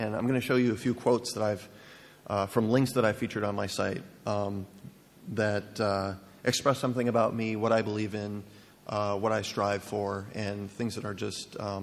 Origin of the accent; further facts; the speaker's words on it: Wisconsin, United States; I put it next to my hometown in Wisconsin, which is 2,500 people